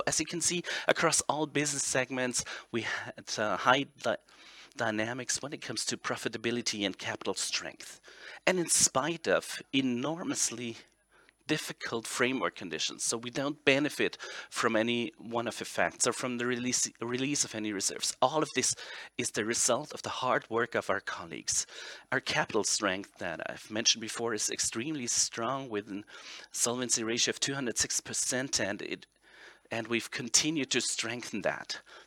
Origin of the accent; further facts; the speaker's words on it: Cologne, North Rhine-Westphalia, Germany; Myself, I hail from Cologne, 20 minutes away from Euskirchen